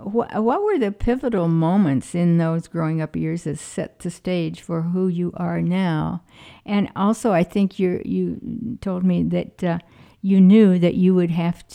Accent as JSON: {"language": "English", "region": "Illinois", "country": "United States", "tie": "born or raised there", "said": "You know, I'm from Illinois, too, and grew up from even in a smaller town than you, and I went to Monmouth College, which was 10 miles from my home"}